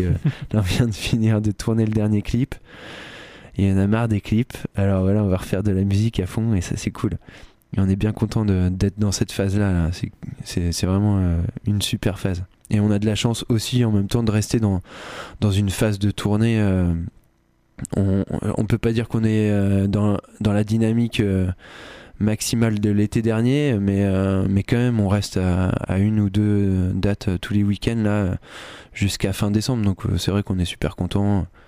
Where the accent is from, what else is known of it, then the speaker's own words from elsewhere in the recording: Saint-Lô, Normandy, France; j'ai grandi en Normandie, et du coup là-bas il y avait une salle de concert là où j'étais, c'était à Saint-Lô